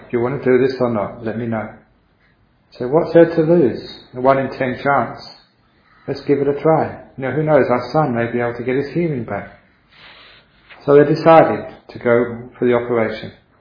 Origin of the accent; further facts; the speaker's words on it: Thailand; English is a second language; the societies which I grew up with in Thailand